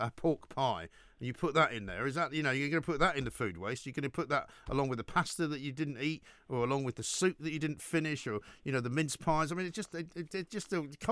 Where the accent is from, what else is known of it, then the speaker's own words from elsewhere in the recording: London, United Kingdom; I remember growing up in North London, we had a garden. There was a compost heap at the bottom of the garden. And it was a block of flats type situation.